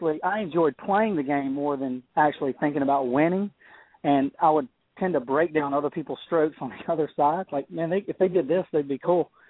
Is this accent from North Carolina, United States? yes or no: yes; Cary, North Carolina, United States; I am actually originally from Cary, North Carolina, one of the few natives that's still hanging around here.